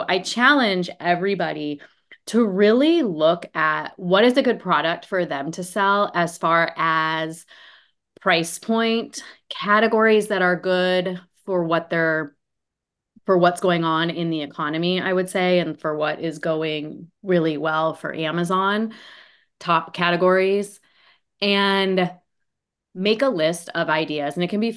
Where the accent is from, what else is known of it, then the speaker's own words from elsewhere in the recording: San Diego, California, United States; now in Austin, United States; I live in Austin, Texas, but I grew up in San Diego.